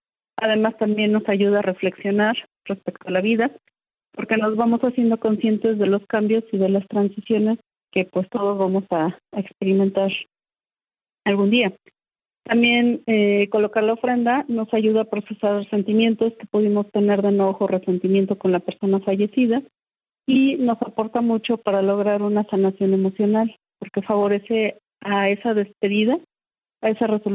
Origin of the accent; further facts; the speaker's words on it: Mexico; Digo, estos son días de gran importancia para todos nosotros como mexicanos.